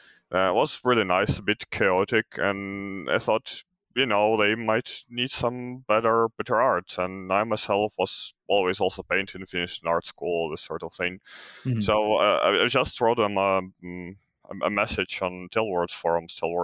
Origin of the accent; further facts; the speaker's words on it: Ukraine; I'm from Ukraine, and I'm main 3D artist